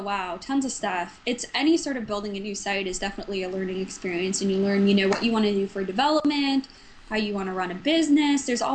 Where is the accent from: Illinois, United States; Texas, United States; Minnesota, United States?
Minnesota, United States; we had a bunch of folks from Minnesota, my home state